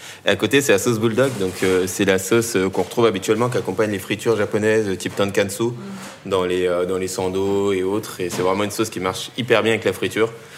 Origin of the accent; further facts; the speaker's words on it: Tournan-en-Brie, Île-de-France, France; j'ai grandi dans le 77, en Seine-et-Marne, dans une petite ville qui s'appelle Tournon-en-Brie, donc en plein milieu de la Brie, comme le nom l'indique. Et donc j'ai grandi avec mes frères et sœurs, famille nombreuse. Je suis le sixième d'une famille de 9 enfants